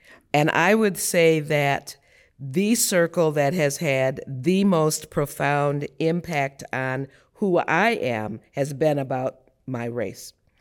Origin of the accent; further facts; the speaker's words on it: the South, United States; born there; I was born in the South. My parents are from the South. I am heavily influenced by that Southern root.